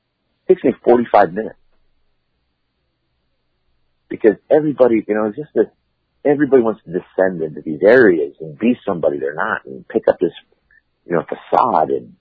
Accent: California, United States; born there; I see what you did there, but it doesn't work because I was born in California.

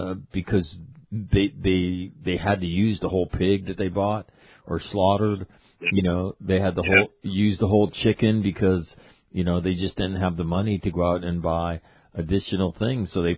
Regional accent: United States; I'm not saying this because I'm descendant of Irish because I'm American

